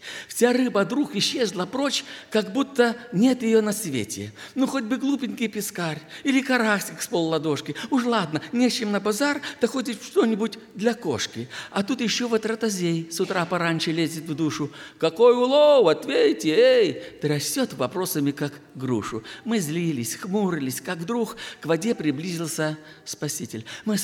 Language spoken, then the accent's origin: Russian; Kyiv, Ukraine; я из Киева, пастор церкви «Народ Божий».